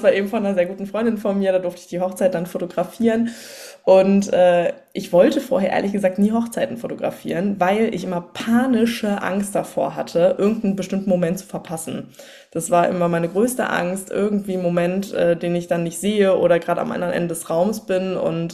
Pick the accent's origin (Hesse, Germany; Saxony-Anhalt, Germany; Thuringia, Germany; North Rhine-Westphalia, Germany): North Rhine-Westphalia, Germany; Cologne; ich komme aus Köln